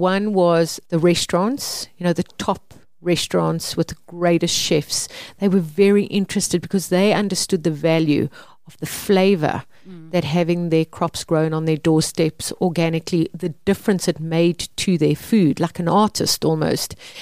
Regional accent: Mpumalanga, South Africa; I grew up in Mpumalanga. Everyone had their own vegetable garden. We had our own vegetable garden

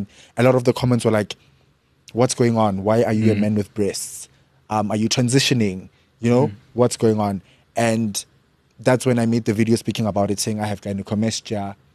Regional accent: Polokwane, Limpopo, South Africa; moved away as an adult; now in Johannesburg, South Africa; So I'm from Limpopo. Grew up in multiple areas of Limpopo, but spent majority of my childhood in Polokwane, which is the capital city of the province. 2023, moved to Joburg for school.

